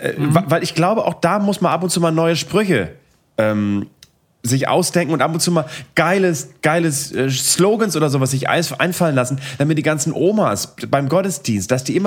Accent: Bremen, Germany; born there; Als gebürtiger Bremer und verheirateter Familienvater, Mitte 30

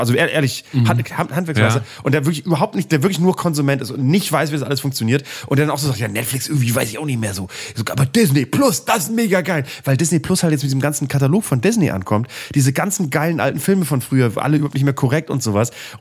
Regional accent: Bremen, Germany; in meiner Heimat in Bremen

